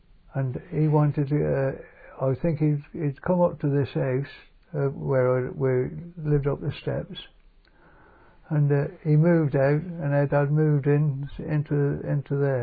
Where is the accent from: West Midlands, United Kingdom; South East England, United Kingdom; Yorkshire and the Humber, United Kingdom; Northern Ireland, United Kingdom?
South East England, United Kingdom; Deddington; born there; I was born in Deddington, Hudson's Lane, my one-roomed house, where Mr. Pratt lives now, I think.